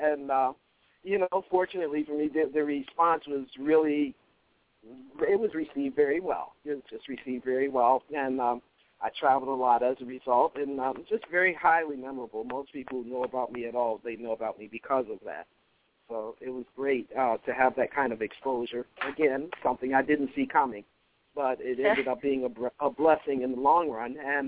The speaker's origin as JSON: {"language": "English", "region": "Virginia", "country": "United States", "tie": "born or raised there", "also_born_or_lived": "New York", "said": "because I was born in New York. So I grew up in Virginia, but I was born in New York."}